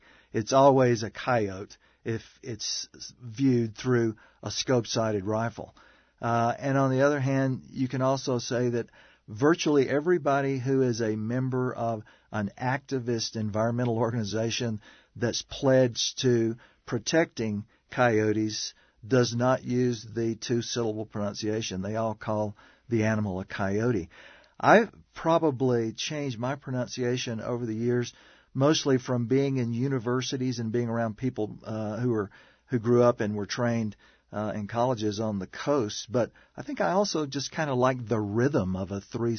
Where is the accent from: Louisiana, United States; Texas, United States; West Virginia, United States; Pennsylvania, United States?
Louisiana, United States; I think the origin of my fascination with these animals probably goes back to being a kid, 13, 14-year-old, growing up in Louisiana.